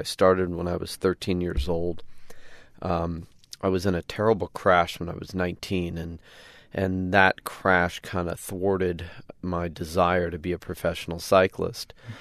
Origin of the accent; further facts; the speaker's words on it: Colorado, United States; now in Malibu, United States; I live in Malibu so I can get on my bike and ride in the mountains out here. And I grew up in Colorado, so you know, it's just where I thrive.